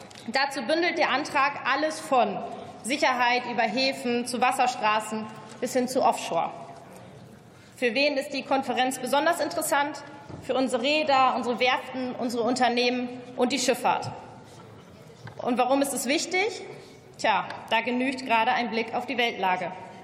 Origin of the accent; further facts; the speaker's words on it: Lower Saxony, Germany; damit kenne ich mich als Niedersächsin aus.